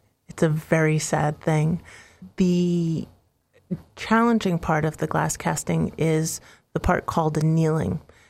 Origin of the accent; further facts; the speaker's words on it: New York City, New York, United States; I grew up in New York City, and at the age of about 13 years old, I started seeing art in museums and galleries